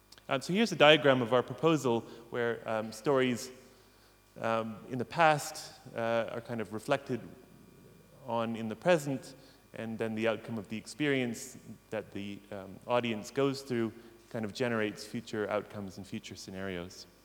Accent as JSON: {"language": "English", "region": "Pacific Northwest", "country": "United States", "tie": "born or raised there", "said": "they remind me of the Oregon grapes I used to eat growing up in the Pacific Northwest"}